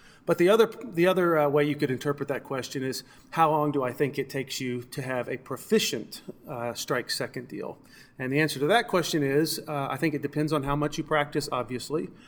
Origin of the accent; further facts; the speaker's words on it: Knoxville, Tennessee, United States; one of them from my hometown of Knoxville, Tennessee.